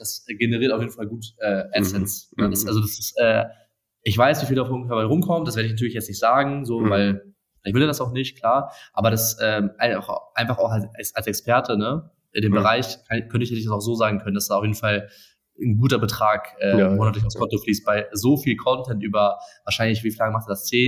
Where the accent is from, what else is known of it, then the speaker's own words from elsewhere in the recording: Celle, Lower Saxony, Germany; now in Cologne, Germany; Ich komme ursprünglich aus Hannover, also Celle bei Hannover. Bin nach Köln gezogen.